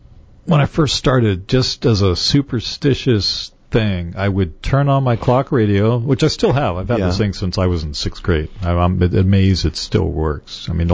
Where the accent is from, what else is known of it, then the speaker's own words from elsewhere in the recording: California, United States; born there; the funny thing is, I was born in Orange County before we moved up north.